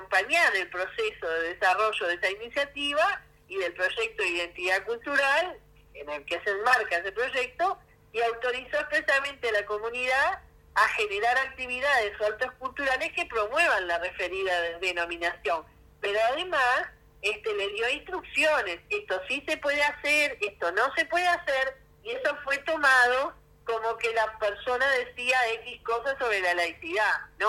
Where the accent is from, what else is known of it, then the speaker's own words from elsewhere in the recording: La Teja, Montevideo, Uruguay; Yo vivo, soy de La Teja